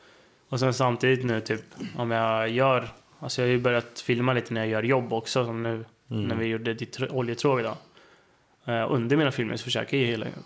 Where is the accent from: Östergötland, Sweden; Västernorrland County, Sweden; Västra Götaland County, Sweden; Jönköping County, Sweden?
Östergötland, Sweden; Söderköping; eftersom jag är uppvuxen i Söderköping så är det väldigt litet där.